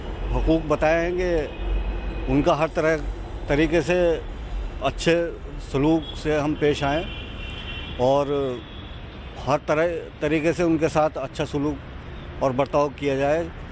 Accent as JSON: {"language": "Hindi", "town": "Mustafabad", "region": "Delhi", "country": "India", "said": "और मैं मुस्तफाबाद से बिलोंग करता हूँ।"}